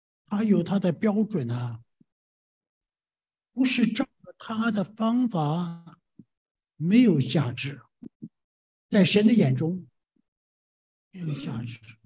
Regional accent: Taiwan; OK， 我是祖籍是山东，呀，后来我们就到了这个台湾去了，所以最后我从台湾来。我人生里头有很长的一段，因为我们信耶稣，就是我家里边都是信耶稣。

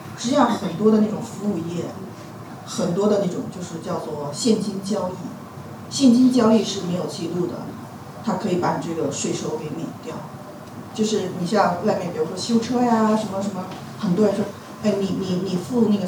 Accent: Ontario, Canada; 我大概非常快的讲一下啊，就是我是从加拿大来，加拿大当时住在安大略省。

